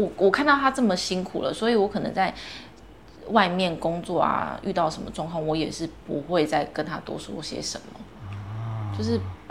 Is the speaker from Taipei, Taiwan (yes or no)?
no; Chiayi, Taiwan; 我以前住嘉义嘛。然后嘉义那时候有所谓的纳卡西跟红包厂，他就想要让我去那边训练胆量。对，我是在这样子的环境成长的。